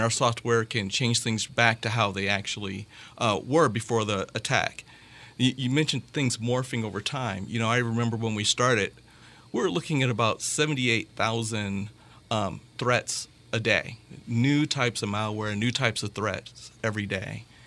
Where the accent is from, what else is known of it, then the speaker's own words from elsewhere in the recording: Indiana, United States; Well, I grew up here in Northwest Indiana